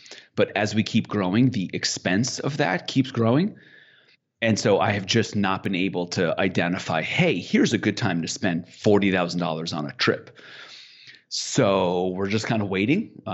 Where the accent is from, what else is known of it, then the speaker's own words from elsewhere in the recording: Slovenia; We're over here from Slovenia.